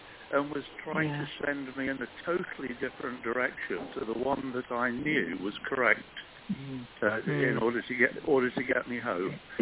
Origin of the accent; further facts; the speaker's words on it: Newton Abbot, South West England, United Kingdom; from Newton Abbott